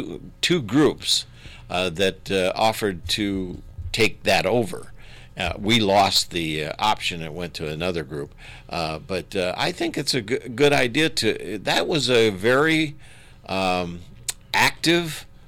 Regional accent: Indiana, United States; Because I'm from Indiana. Yeah. Well, but I'm a Hoosier.

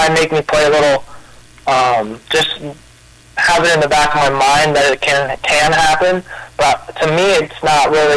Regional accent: Arizona, United States; Being born and raised in Arizona my whole life, it has to be the Cardinals.

